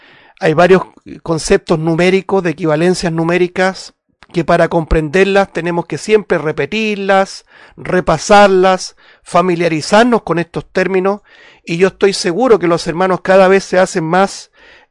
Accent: Puente Alto, Santiago Metropolitan Region, Chile; los que somos de acá, de Chile, de la región metropolitana, en Santiago, en la capital, Puente Alto.

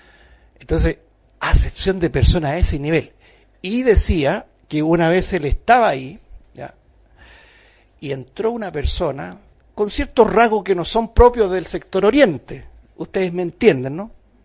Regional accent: Chile; ni siquiera lo vamos a decir en sentido local como chilenos

